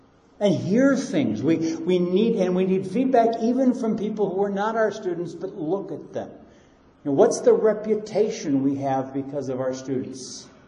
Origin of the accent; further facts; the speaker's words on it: Brazil; I taught in Portuguese. I come from Brazil. Portuguese is as comfortable to me as English.